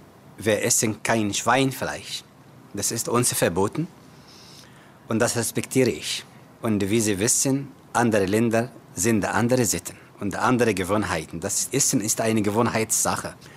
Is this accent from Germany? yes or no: no; Cairo, Cairo Governorate, Egypt; German is a second language; Ich komme aus Ägypten. Genauer gesagt aus Kairo, der Hauptstadt von Ägypten.